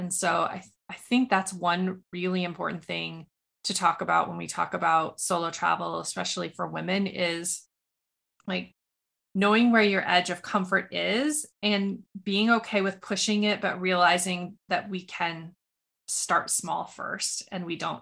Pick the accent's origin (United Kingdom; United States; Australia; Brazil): United States; Montana; I grew up in Montana, and my grandparents were cattle ranchers.